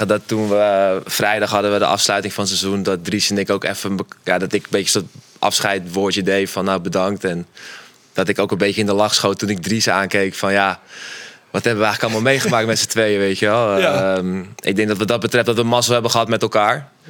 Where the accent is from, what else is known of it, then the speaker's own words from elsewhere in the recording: Amsterdam, North Holland, Netherlands; Ik kom uit Amsterdam, maar hij komt uit Rotterdam.